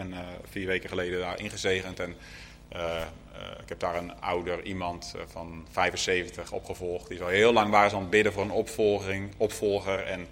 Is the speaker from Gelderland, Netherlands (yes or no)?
yes; Scherpenzeel, Gelderland, Netherlands; Ik kom van de Bijbelbelt, zoals ze dat noemen. Echt het hartje van de Bijbelbelt, vlakbij Veenendaal, uit Scherpenzeel.